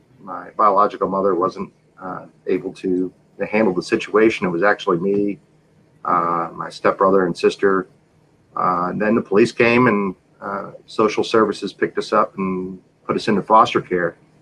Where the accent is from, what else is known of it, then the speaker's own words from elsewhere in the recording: New York City, New York, United States; born there; I was born in New York City and New York City General Hospital, and right off the bat, you know, things didn't, you know, go so well.